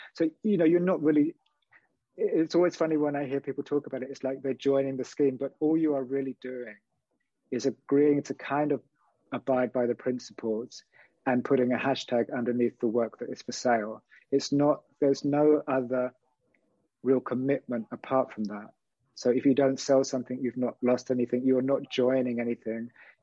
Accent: United Kingdom; because I'm British, but I'm based in EU.

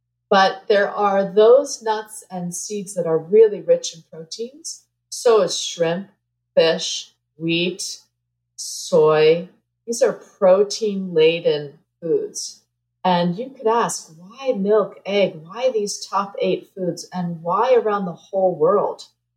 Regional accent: New Jersey, United States; I grew up in New Jersey, and my dad worked as a marine biologist, so I grew up on a houseboat that was like totally full of mold.

